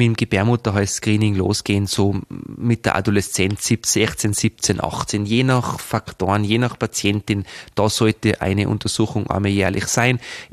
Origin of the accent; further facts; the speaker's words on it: Tyrol, Austria; also da darf man als Tiroler wirklich stolz sein auf uns.